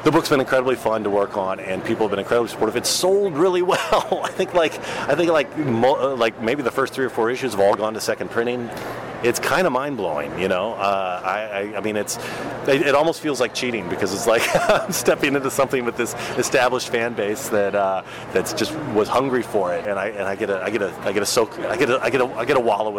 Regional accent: Texas, United States; I grew up in Texas. I loved westerns, I loved samurai movies, I was 8 when Star Wars came out.

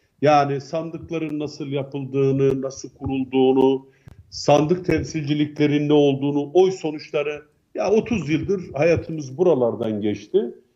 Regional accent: Kars, Turkey; Atıyorum işte yani kendi memleketimden söyleyeyim. Kars'taki seçim kurulu hakimi siyasi partilerde oluşacak kurulda ya ben falan partinin yöneticini kabul etmiyorum diyebilir.

